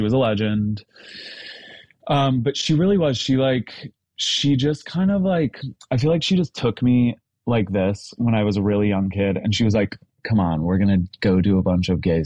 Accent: Ohio, United States; And I love St. Louis. I'm from Ohio, and I'm not like rushing to move back to Ohio

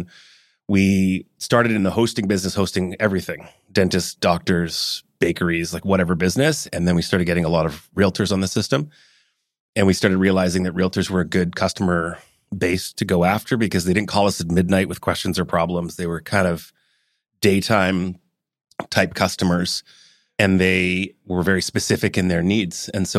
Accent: Hong Kong; born there; also born or lived in Calgary; and then Hong Kong, where I was born, and then Calgary

